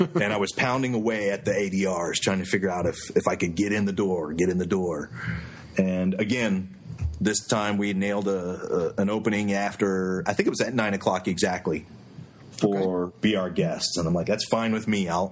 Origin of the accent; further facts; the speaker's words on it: Dallas, Texas, United States; let me remind everybody listening to the podcast that we are from Dallas, so we're Texans.